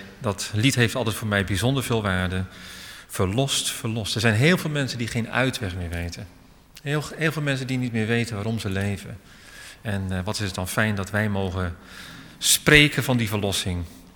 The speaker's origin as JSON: {"language": "Dutch", "town": "Alphen aan den Rijn", "region": "South Holland", "country": "Netherlands", "tie": "born or raised there", "said": "ik ben opgegroeid in Alphen aan den Rijn."}